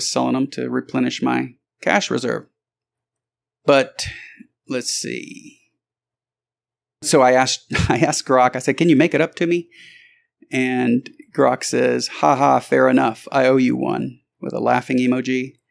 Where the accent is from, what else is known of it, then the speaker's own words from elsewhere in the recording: Texas, United States; But I'm a Texan